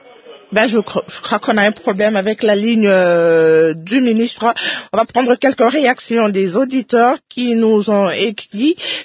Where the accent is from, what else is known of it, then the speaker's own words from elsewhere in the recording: Maniema, DR Congo; chez nous au Maniema